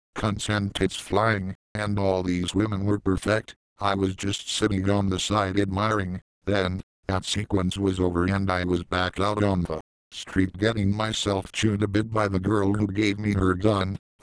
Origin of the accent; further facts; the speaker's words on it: Liberty, Missouri, United States; this used to be a pool in the town I grew up in Liberty, Mo, a fucking fabulous pool, high dive and all